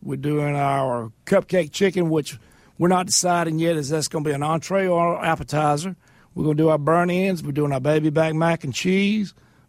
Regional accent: the South, United States; I know proper grammar, but I wasn't raised speaking proper grammar. I'm from the South.

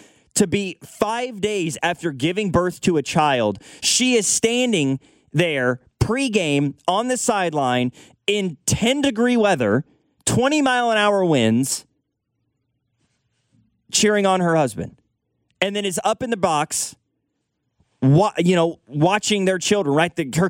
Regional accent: Lawson, Missouri, United States; My dad grew up in the state of Iowa and, you know, moved down to my hometown of Lawson, Missouri in like junior high, met my mom.

